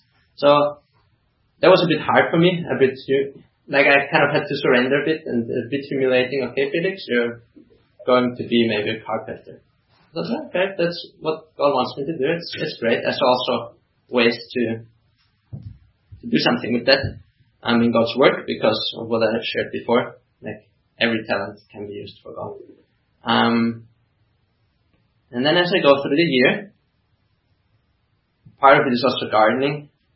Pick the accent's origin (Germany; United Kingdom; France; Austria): Austria; So I'm from Austria